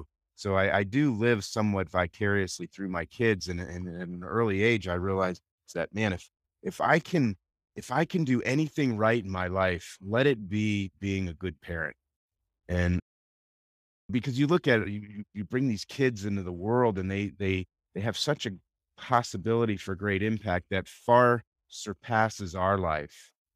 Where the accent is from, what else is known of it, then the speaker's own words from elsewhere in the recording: the South, United States; I am from the South, so.